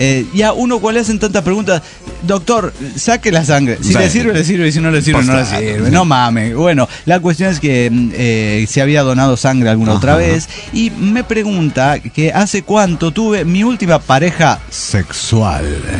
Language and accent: Spanish; Tarija, Bolivia; Soy el cojudo de Tarija, Bolivia.